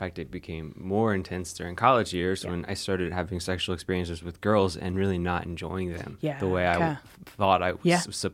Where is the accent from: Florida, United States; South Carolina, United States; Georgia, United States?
Georgia, United States; I grew up in Georgia, so not so far away.